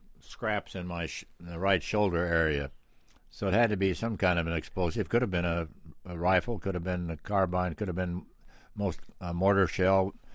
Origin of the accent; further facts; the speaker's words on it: Kansas, United States; I don't know how I got in the ski troops when I was from Kansas, which is about as flat as this table.